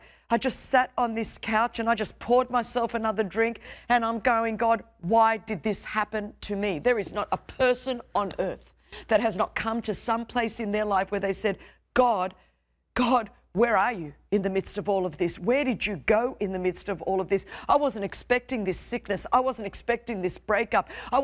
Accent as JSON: {"language": "English", "country": "Australia", "said": "I'm Australian, so we say Habakkuk"}